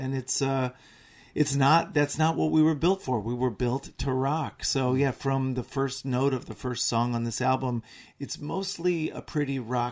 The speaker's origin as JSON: {"language": "English", "town": "Dallas", "region": "Texas", "country": "United States", "tie": "born or raised there", "said": "I'm a seventh generation Texan. I grew up in Dallas."}